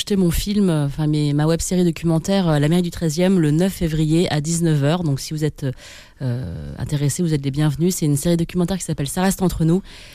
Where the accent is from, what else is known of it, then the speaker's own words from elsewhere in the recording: China; puisque moi, je suis chinoise, ça me choque en rien que vous me dites le Nouvel An chinois, puisque je suis chinoise.